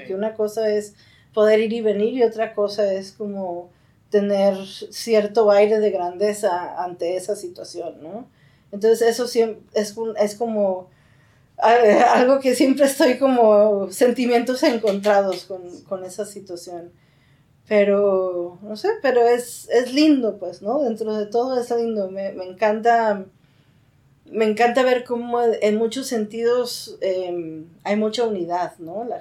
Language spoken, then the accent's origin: Spanish; Guadalajara, Jalisco, Mexico; also born or lived in Los Angeles; Especialmente yo cuando niña, vivir en Guadalajara y venir a Los Ángeles era como que, oh, estoy en el lugar donde nací, ¿no?